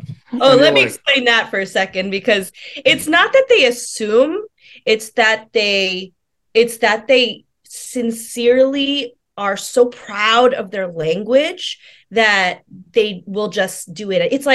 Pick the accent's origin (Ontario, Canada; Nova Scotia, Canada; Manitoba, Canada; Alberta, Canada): Ontario, Canada; Toronto; I am. I'm from Toronto, born and raised.